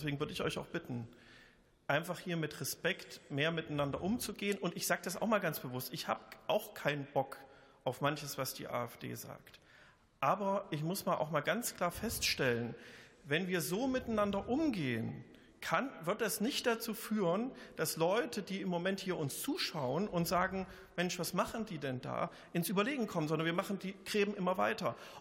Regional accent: eastern Germany, Germany; Aber ich komme jetzt aus Ostdeutschland

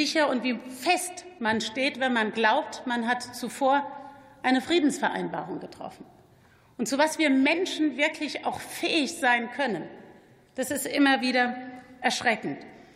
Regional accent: Rhineland-Palatinate, Germany; Rheinland-Pfalz, mein Heimatland

